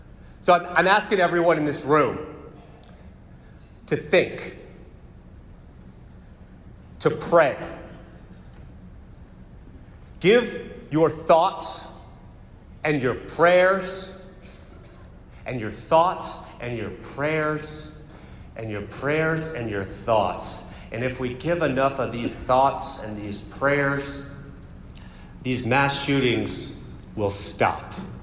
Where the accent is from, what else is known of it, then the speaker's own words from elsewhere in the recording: West Palm Beach, Florida, United States; I'm from West Palm Beach, Florida.